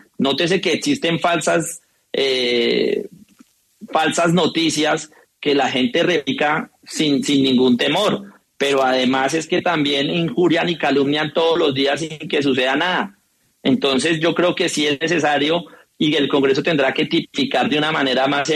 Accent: Colombia; la pregunta que tendríamos que hacernos como ciudadanos y como colombianos

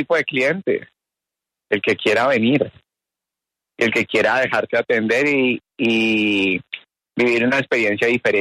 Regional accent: Colombia; born there; Son inmigrantes, inmigrantes japoneses. Yo soy acá la tercera generación, nací aquí en Colombia.

